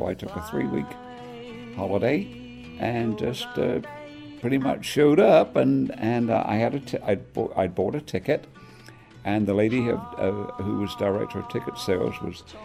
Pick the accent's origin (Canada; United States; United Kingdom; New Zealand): United Kingdom; England; I was born and raised in England, and I was always aware of motor racing.